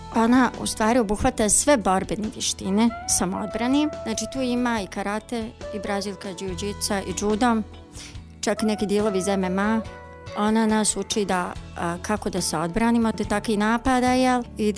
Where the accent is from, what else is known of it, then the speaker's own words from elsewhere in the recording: Neum, Federation of Bosnia and Herzegovina, Bosnia & Herzegovina; moved away; ja sam izbjegla iz Neuma